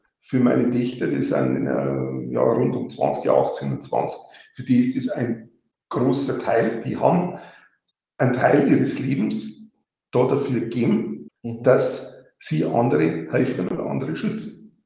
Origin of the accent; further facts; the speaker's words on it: Bavaria, Germany; bin im Bayerischen Wald aufgewachsen.